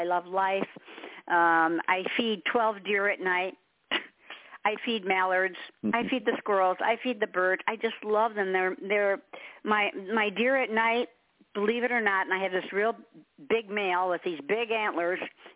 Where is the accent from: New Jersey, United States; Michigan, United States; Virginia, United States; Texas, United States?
Michigan, United States; Detroit; And I was born and raised in Detroit.